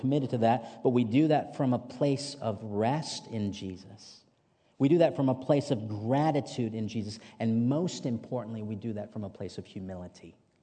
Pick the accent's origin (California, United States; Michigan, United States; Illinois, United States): Michigan, United States; One of my fondest memories growing up in Michigan is spending time at Lake Michigan.